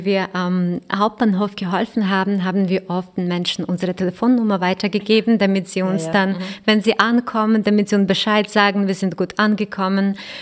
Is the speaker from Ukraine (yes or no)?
yes; Ukraine; weil ich bin selber Ukrainerin